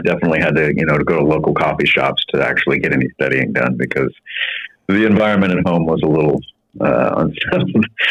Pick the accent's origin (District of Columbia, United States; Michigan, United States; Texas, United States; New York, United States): Texas, United States; Houston; I am. Born and raised in Houston.